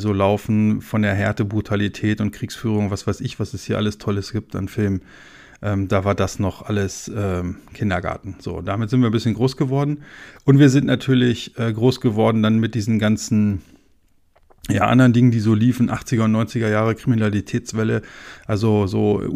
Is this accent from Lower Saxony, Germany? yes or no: yes; Celle, Lower Saxony, Germany; Ich kenne das doch auch aus meiner Heimatstadt hier in der Region Hannover, also ich komme aus Celle